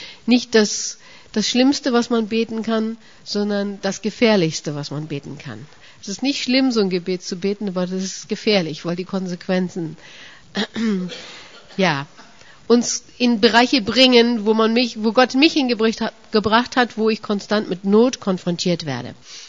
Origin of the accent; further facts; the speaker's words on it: Kenya; now in Germany; Bei uns in Kenia sind es immer so mindestens 25, meistens aber über 30 Grad. Und wenn es dann etwas unter 20 geht, ist mir in Deutschland immer ganz furchtbar kalt. Nach 19 Jahren hat man sich daran gewöhnt.